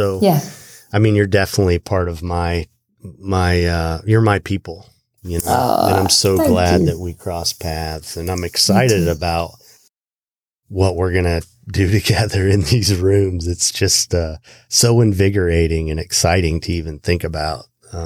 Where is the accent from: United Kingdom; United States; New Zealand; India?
United States; Midwest; I live in a place where I live in South Florida. I grew up in the Midwest